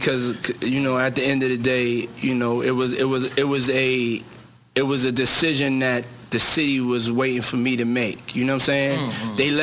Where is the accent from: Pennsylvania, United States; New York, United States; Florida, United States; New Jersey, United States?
New York, United States; Harlem; I just wanted to be, you know, I'm from Harlem.